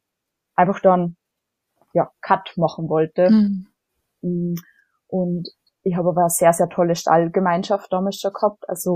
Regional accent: Salzburg, Austria; Man hört so ein bisschen, ich komme aus Österreich, also ich bin ursprünglich aus Salzburg.

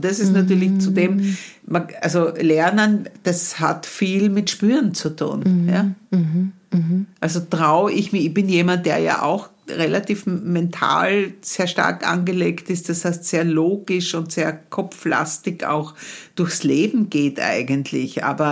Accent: Graz, Styria, Austria; ich komme ja aus Graz

